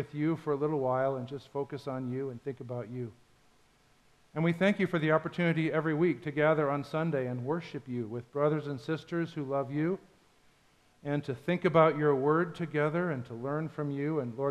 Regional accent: Champaign, Illinois, United States; I grew up with him in Champaign, Illinois

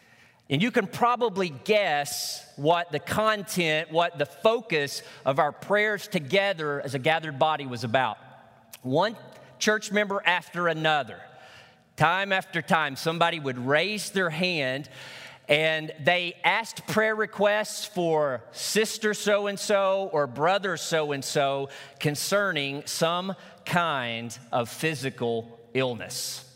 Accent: Arkansas, United States; In the church that I grew up in Northeast Arkansas, we had a midweek service, a Wednesday service

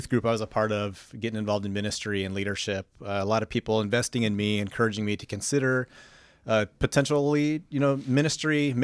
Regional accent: Boulder, Colorado, United States; also born or lived in San Jose, California; I spent most of my growing up years just outside of Boulder, Colorado.

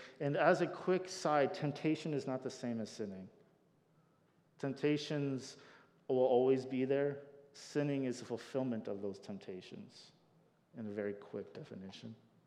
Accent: Burlington, United States; because I grew up in Burlington

